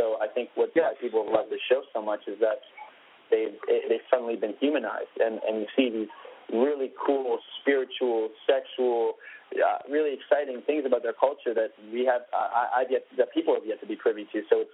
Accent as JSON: {"language": "English", "town": "Vancouver", "region": "British Columbia", "country": "Canada", "said": "I'm from Vancouver, Canada, so I am obviously used to the cold."}